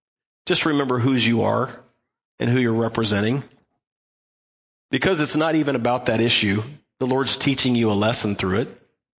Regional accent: Midwest, United States; I'm from Midwest.

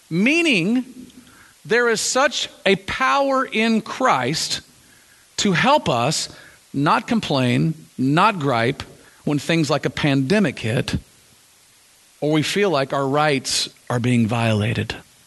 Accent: Texas, United States; I'm a Texan, I pump my own gas, it's what we

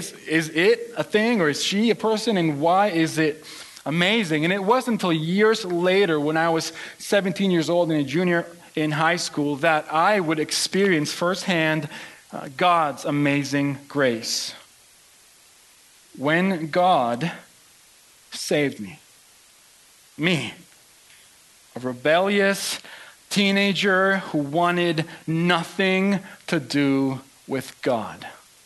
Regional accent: Mexico; I grew up in Latin America. I was born and raised in Mexico. And as I was growing up in Mexico during the 90s

